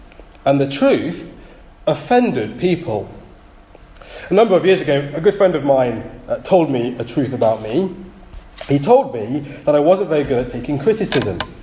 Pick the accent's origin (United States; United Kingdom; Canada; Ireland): United Kingdom; Nottingham, East Midlands; As you know, I'm from Nottingham.